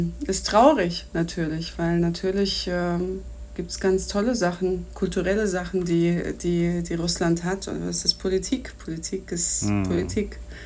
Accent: Germany; Als ich in Moskau studiert habe, war ich als Deutsche diejenige

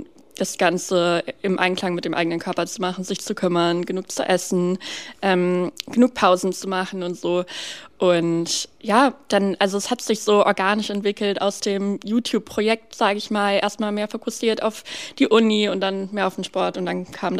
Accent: North Rhine-Westphalia, Germany; also born or lived in Berlin; now in Potsdam, Germany; Aus der Nähe von Düsseldorf.

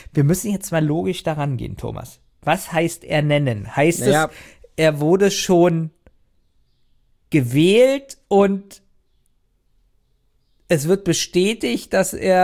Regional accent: Germany; Und jedes Mal denke ich bin Deutscher und bin zu dämlich.

